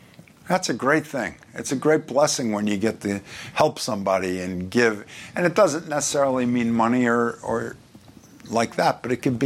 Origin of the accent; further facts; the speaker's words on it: Brooklyn, New York, United States; I grew up, I was born in Brooklyn, I worked in Brooklyn. I know that accent